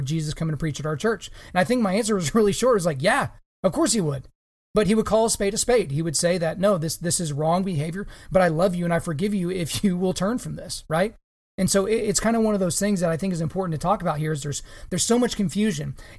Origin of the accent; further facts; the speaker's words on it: Oklahoma, United States; In my home state of Oklahoma.